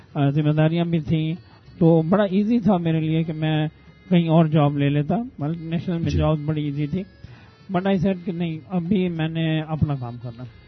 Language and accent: Urdu; Multan, Punjab, Pakistan; جی ملتان سے تعلق ہے میرا